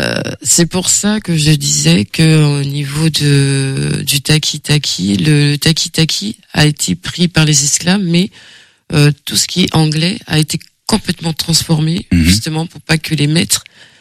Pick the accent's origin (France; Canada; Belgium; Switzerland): France; French Guiana; moi je suis guyanaise, la Guyane c'est un pays ethnique, nous avons nos valeurs, nous avons nos langages, nos patois